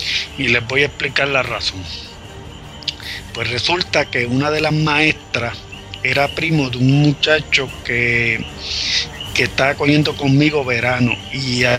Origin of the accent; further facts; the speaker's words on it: San Juan, Puerto Rico; born there; acá en Puerto Rico es de noche. … nací en San Juan, Puerto Rico, el 10 de noviembre de 1977.